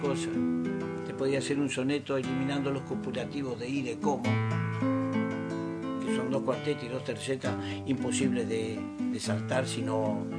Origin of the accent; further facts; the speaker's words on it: Santo Tomé, Santa Fe, Argentina; Yo, en realidad, nací en Santa Fe, en ese barrio. Pero mi papá se hizo su casita en Santo Tomé cuando era un pueblito, y así que me crié